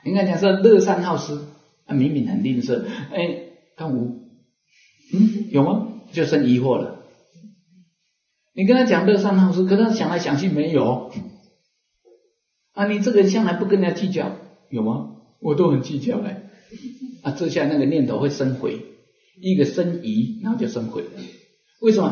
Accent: Taiwan; 因为他我们台湾话没一对主的

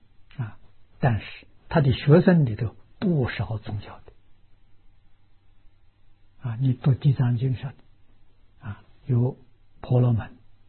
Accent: China; 我们中国人算虚岁，80岁啊

